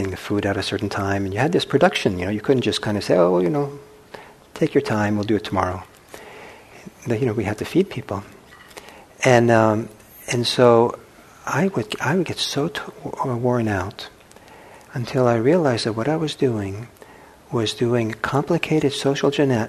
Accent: Norway; And I'm from Norway, and Norway, it's possible Norway has it even stronger than America in certain ways.

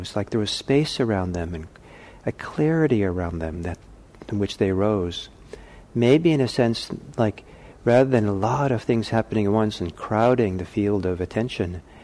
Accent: Norway; English is a second language; But I was living on a small farm in my home country, in rural Norway.

